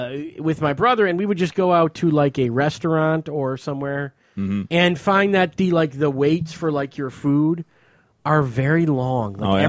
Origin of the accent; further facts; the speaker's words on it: Clinton Township, Michigan, United States; Where I grew up in Metro Detroit in Clinton Township, Michigan, is like the biggest fucking parking lot of traffic you've ever seen in your entire life.